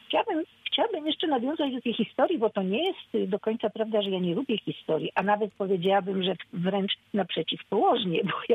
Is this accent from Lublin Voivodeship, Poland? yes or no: no; Kraków, Lesser Poland, Poland; born there; kocham Kraków, w którym się urodziłam, w którym urodziła się moja rodzina, moi przodkowie.